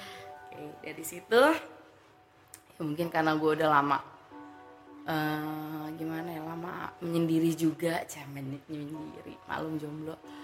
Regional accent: Jakarta, Indonesia; usia gue 25 tahun, gue asli Jakarta.

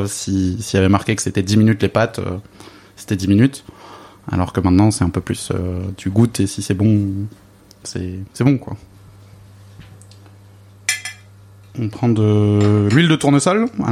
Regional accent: Grand Est, France; Moi je suis alsacien d'origine, mais j'avais vraiment pas de culture bière

